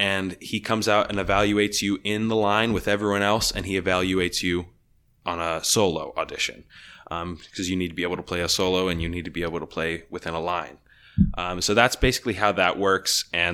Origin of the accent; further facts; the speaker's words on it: Camp Hill, Pennsylvania, United States; So I'm from Camp Hill, Pennsylvania, right down the road. I played in the band at Cumberland Valley High School for 4 years.